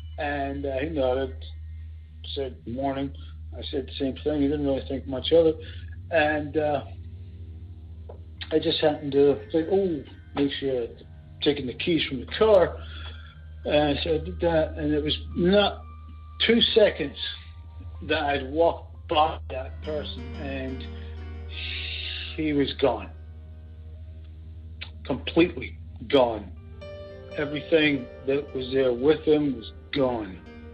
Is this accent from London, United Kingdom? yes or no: no; Scotland, United Kingdom; I was the person from Scotland that said something about his grandmother and everything